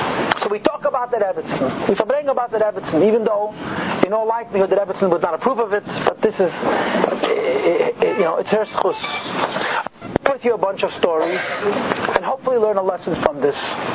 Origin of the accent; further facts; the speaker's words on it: Crown Heights, New York, United States; I grew up in Crown Heights. I've been around.